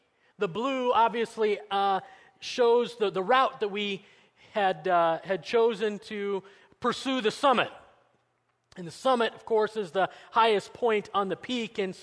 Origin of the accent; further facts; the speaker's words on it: Denver, Colorado, United States; I grew up in Denver, Colorado, and even though I had those, I had no desire to go to college